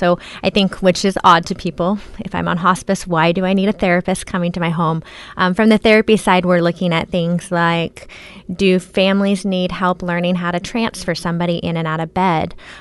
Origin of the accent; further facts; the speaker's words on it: Beaverton, Oregon, United States; now in Astoria, United States; I've lived on the coast since 2001. I didn't grow up here. I grew up in the Beaverton area. I married a local boy, so that's how I ended up in Astoria.